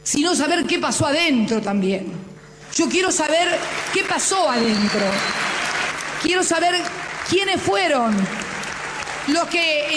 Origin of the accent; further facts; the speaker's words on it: Argentina; Me lo merezco como argentina